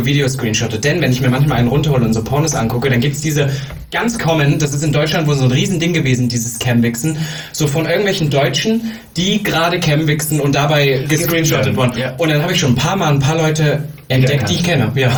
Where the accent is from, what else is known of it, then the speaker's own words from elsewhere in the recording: Austria; Aber ich finde, ich bin ja Österreicher Red und ich am Land.